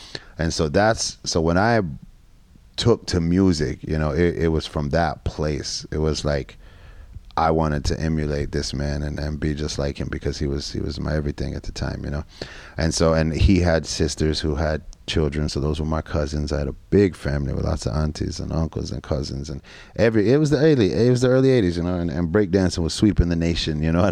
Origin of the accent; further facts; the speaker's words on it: Austin, Texas, United States; So growing up in South Texas, so I was born in Austin, and at one point my mom remarried.